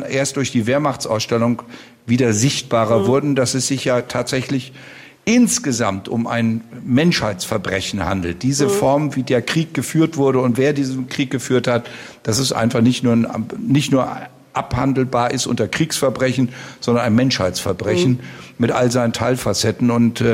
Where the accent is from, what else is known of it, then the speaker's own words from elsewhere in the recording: Marburg, Hesse, Germany; Und jetzt komme ich aus Marburg.